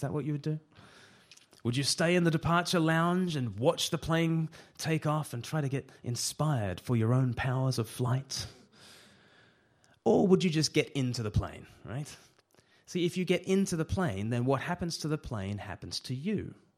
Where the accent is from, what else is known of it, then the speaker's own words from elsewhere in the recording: Australia; now in United Kingdom; As an Australian living in the UK, I'm often reminded of sporting results unbidden.